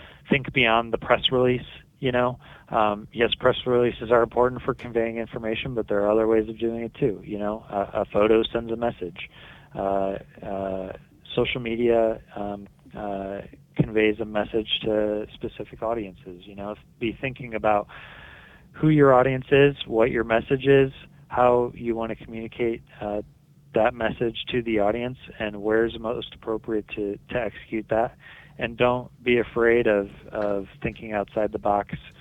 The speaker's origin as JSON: {"language": "English", "town": "Detroit", "region": "Michigan", "country": "United States", "said": "I'm from Metro Detroit. Grew up a Tigers fan."}